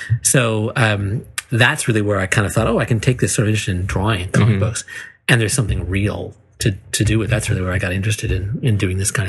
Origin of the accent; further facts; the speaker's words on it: Ladner, British Columbia, Canada; I grew up in Ladner, which is, for those of you in Vancouver, it's like on the way to the ferry, right?